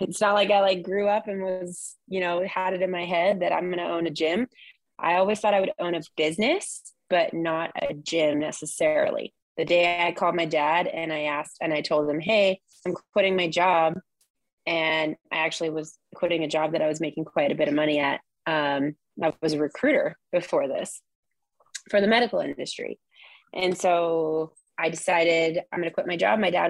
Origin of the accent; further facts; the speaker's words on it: California, United States; now in Ventura, United States; He comes from Sacramento. I come from Orange County. So we needed a middle ground and we chose Ventura as our home.